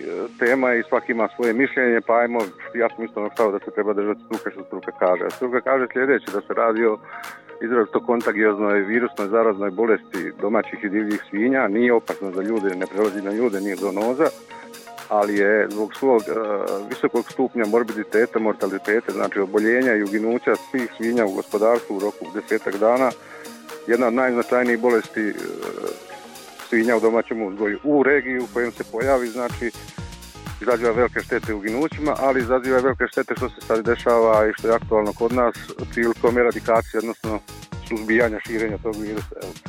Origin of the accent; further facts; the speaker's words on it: Lika-Senj County, Croatia; ako bi se bolest pojavila kod nas u Lici, gdje imamo mali broj objekata koji se bave proizvodnjom i uzgojom svinja